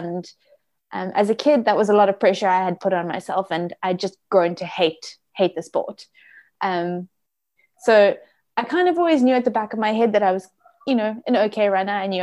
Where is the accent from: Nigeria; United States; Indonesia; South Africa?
South Africa; Durban, KwaZulu-Natal; also born or lived in Cape Town; And then in varsity, we moved to Cape Town. So I'm from Durban. I grew up in Durban.